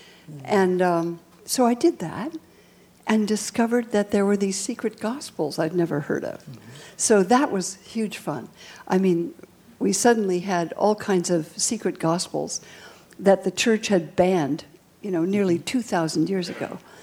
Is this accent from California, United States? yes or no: yes; California, United States; I mean, growing up in California, it's pretty provincial, so all I knew was the Martha Graham school.